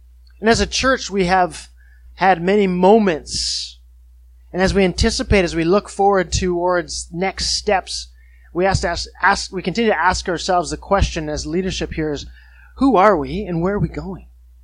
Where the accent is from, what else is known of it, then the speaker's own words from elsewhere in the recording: Kitimat, British Columbia, Canada; I was born in February. We lived up northwest BC in Kitimat.